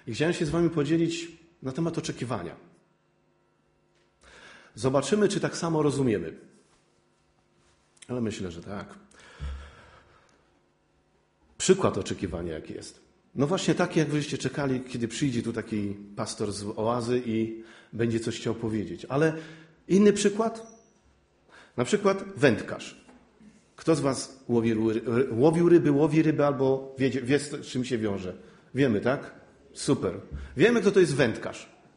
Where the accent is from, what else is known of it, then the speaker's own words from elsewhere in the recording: Białogard, West Pomeranian Voivodeship, Poland; Ja jestem z Pomorza. Pochodzę z Pomorza. Teraz zachodniopomorskie, dawniej koszalińskie, Białogard.